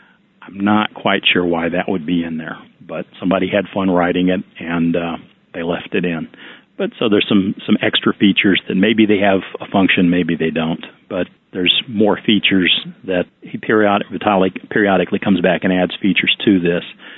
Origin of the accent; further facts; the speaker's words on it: United States; Being an American, everything's just under what it really is.